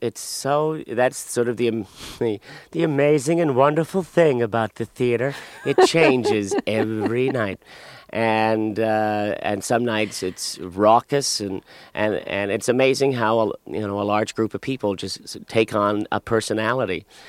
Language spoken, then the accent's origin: English; Jersey City, New Jersey, United States; I was born and raised in Jersey City.